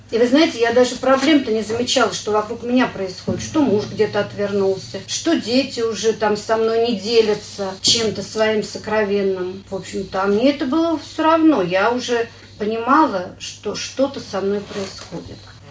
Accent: Zhukovsky, Moscow Oblast, Russia; у нас в Жуковском не было на тот момент группы. Я из Жуковского.

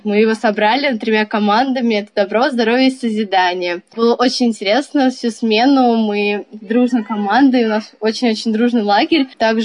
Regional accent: Moscow, Russia; Я вообще из Москвы.

